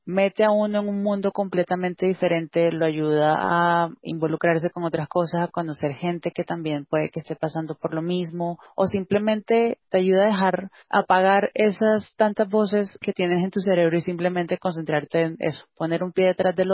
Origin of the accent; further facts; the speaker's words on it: Cartagena, Bolívar, Colombia; moved away as an adult; now in Bogotá, Colombia; yo soy de Cartagena de Indias, me mudé a Bogotá para estudiar en la sede de Bogotá de la Universidad Nacional de Colombia en el año 2007 y me quedé viviendo aquí en esta ciudad